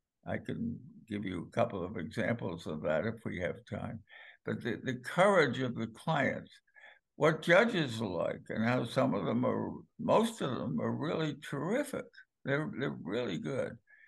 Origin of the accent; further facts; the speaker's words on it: Boston, Massachusetts, United States; you know, growing up in Boston, which is where I started.